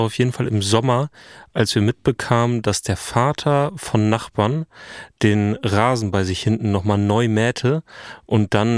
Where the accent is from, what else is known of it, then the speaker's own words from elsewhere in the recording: Meppen, Lower Saxony, Germany; Na, ich bin ja in Meppen aufgewachsen. In der Nähe des Stadions vom großen SV Meppen.